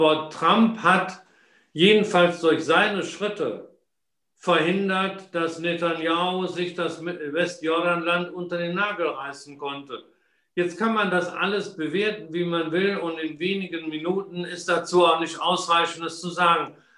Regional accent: Rhineland, Germany; da muss man als Rheinländer staunen, wie clever man Politik machen kann.

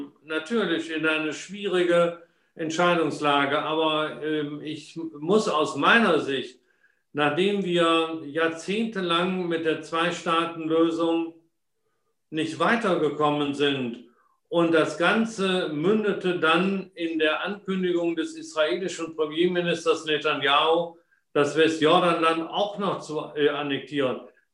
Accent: Rhineland, Germany; da muss man als Rheinländer staunen, wie clever man Politik machen kann.

